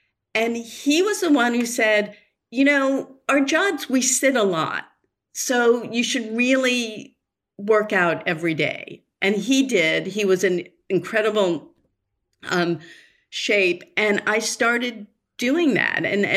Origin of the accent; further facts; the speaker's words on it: Boston, Massachusetts, United States; I grew up in Boston.